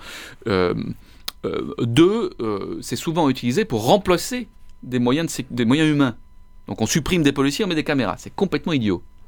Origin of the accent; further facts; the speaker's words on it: Marseille, Provence-Alpes-Côte d'Azur, France; Je suis Marseillais, j'ai passé la moitié de ma vie à Velo, où j'habite, où j'ai ma maison familiale, où mes parents habitent.